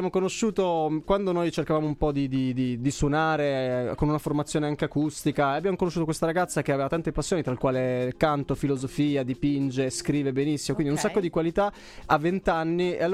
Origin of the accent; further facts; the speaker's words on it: Piedmont, Italy; Siamo del Canavese. Siamo del Canavese.